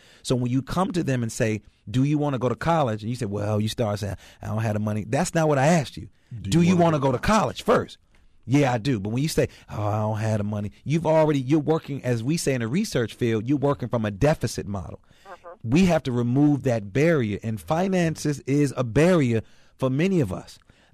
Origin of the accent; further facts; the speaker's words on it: Chicago, Illinois, United States; And my crew, when I grew up in Chicago, even though we all grew up in these different homes